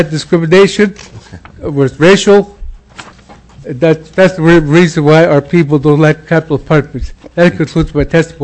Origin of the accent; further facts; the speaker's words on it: Hoonah, Alaska, United States; I visited with Frank C. White, who I grew up with in Huna, Alaska.